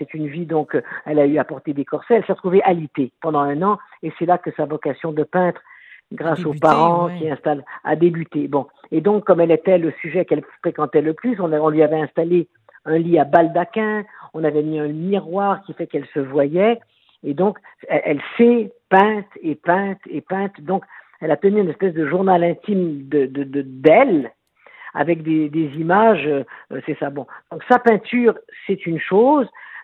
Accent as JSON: {"language": "French", "country": "Spain", "accent": "Spanish", "second_language": "French", "said": "je parle avec un accent espagnol"}